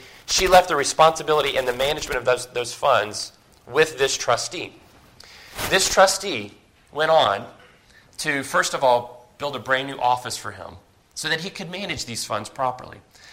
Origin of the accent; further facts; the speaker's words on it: South Carolina, United States; I'm from South Carolina, and our real estate, I was talking to Alex earlier, our real estate's a lot different than up here.